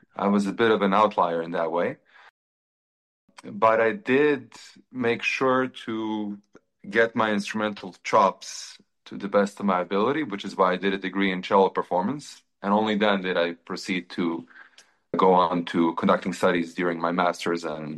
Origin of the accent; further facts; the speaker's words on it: Seattle, Washington, United States; also born or lived in Belgrade, Serbia; now in Asheville, United States; Originally, I come from Belgrade, Serbia, by the way of Seattle, Washington, where I grew up.